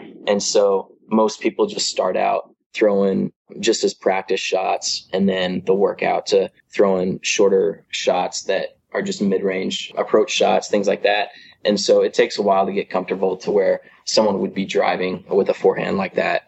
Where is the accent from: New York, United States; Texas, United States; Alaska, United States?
Texas, United States; Denton; So the course that I grew up at in my hometown, there was only one. It was called North Lakes, and that was just right mm-hmm. there in Denton, Texas.